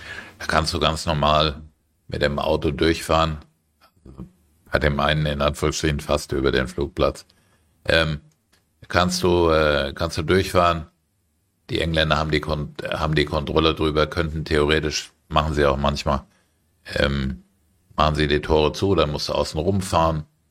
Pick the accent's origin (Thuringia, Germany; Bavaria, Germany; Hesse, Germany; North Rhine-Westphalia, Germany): Hesse, Germany; Frankfurt; zum Beispiel ich ja als Frankfurter sowieso.